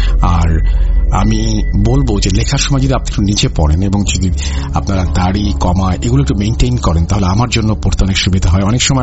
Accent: Rupganj, Khulna Division, Bangladesh; আমার বাড়ি নড়াইল জেলার রূপগঞ্জ গ্রামে।

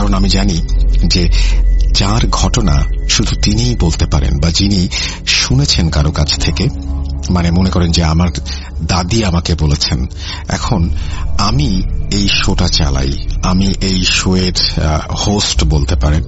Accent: Sylhet, Sylhet Division, Bangladesh; আমার গ্রামের বাড়ি হচ্ছে সিলেটে।

